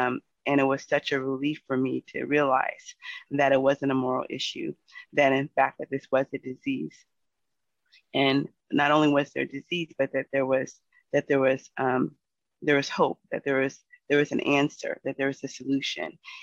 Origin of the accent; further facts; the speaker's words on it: Seattle, Washington, United States; You know, I grew up here in Seattle, and I was a skinny kid.